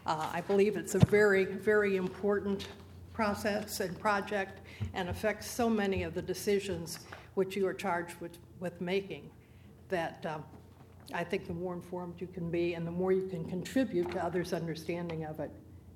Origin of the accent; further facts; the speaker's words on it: Rehoboth Beach, Delaware, United States; I'm from Rehoboth Beach, and I'm speaking as an individual.